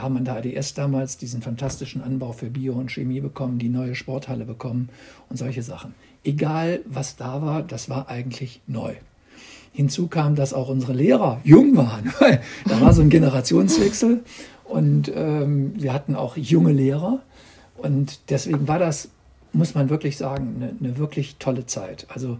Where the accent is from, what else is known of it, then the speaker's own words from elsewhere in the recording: Solingen, North Rhine-Westphalia, Germany; born there; also born or lived in Hamburg / Munich; ich bin 60 Jahre alt, ich bin in Solingen geboren, habe meinen ersten Wohnsitz auch nie verlegt, obwohl ich ein paar Jahre in Hamburg und in München auch gelebt habe.